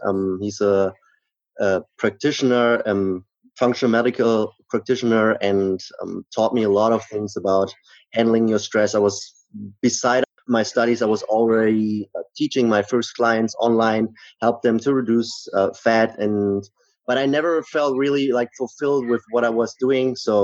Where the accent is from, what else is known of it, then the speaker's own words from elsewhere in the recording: Germany; So I'm from Germany. And through these studies, I had the opportunity to go to Spain.